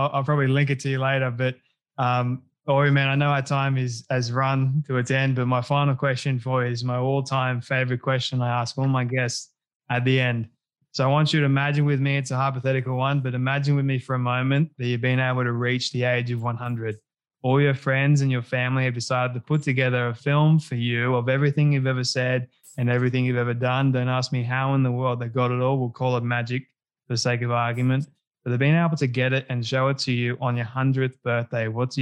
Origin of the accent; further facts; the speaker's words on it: Australia; And I'm Aussie, so.